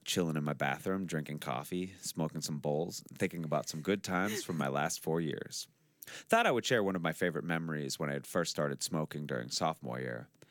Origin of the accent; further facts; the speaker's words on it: Massachusetts, United States; I went to college in Boston, and I'm from Massachusetts. So my 4 years of college, I would keep coming back to my hometown, especially summers, and do summer stock theater.